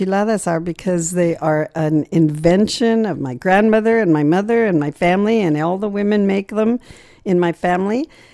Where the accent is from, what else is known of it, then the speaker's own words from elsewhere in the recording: Albuquerque, New Mexico, United States; Yes, I grew up in Albuquerque with my sister, my only sister, just the two of us.